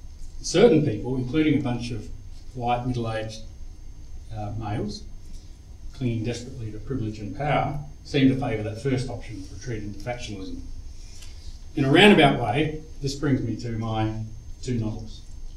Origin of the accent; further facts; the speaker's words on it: South Australia, Australia; On my father's side of the family, we've been here almost from the beginning of white settlement, so I feel very South Australian.